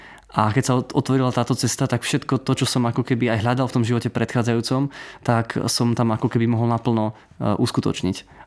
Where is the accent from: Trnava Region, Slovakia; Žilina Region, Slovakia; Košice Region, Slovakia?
Žilina Region, Slovakia; Žilina; Začínali sme v Žiline, keďže pochádzam odtiaľto zo Žiliny. Tu som hrával v MŠK Žilina dlhé roky.